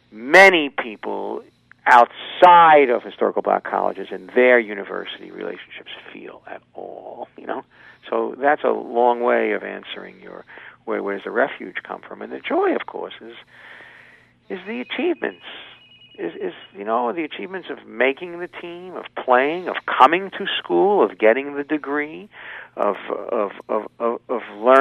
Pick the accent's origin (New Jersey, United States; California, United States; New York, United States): New York, United States; also born or lived in South, United States; And I grew up in New York, but lived in the South for 10 years from the late 60s to the 70s.